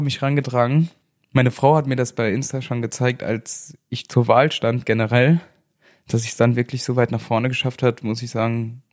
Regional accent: Saarland, Germany; Wäre ich ein Bayer vielleicht, aber so als Saarländer, nee.

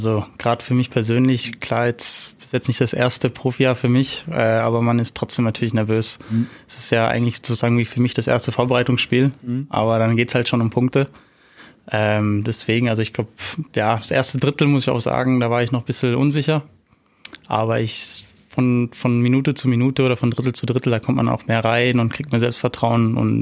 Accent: Ravensburg, Baden-Württemberg, Germany; Ich komme ja selbst aus Ravensburg

